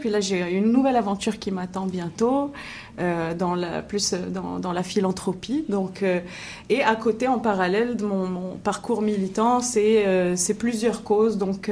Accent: Morocco; now in Montreal, Canada; Quand j'ai grandi au Maroc, j'étais quelqu'un de très normal, c'est avec un nom normal.

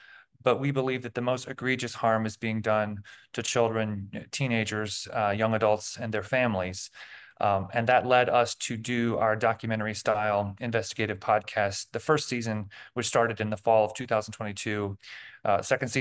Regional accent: United States; I'm an American and you're in Canada

